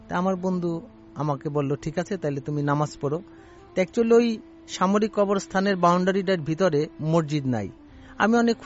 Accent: Savar, Dhaka Division, Bangladesh; ঢাকা সাভার থেকে আসছি।

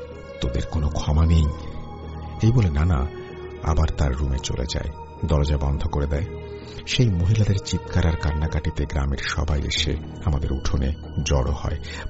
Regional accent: Chittagong Division, Bangladesh; আমাদের গ্রাম গহীন হওয়ায় আধুনিকতার ছোঁয়া তেমন লাগেনি। থানচি থেকে প্রায় 3 ঘন্টা মোটর সাইকেলে, তারপর পায়ে হেঁটে, আরও অনেক গভীরে ছোট ঝড়া পাহাড় পেরিয়ে আমাদের গ্রাম।

